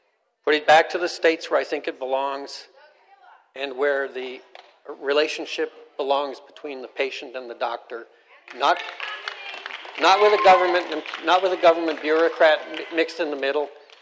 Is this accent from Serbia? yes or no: no; Canada; now in United States; I'm an Army veteran, and I'm also a U.S. citizen now, but I was born and raised in Canada.